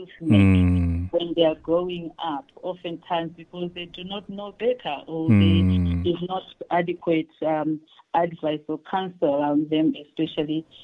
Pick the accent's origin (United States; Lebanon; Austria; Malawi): Malawi; Lilongwe, Central Region; born there; I was born in Lilongwe, which is the capital city of Malawi.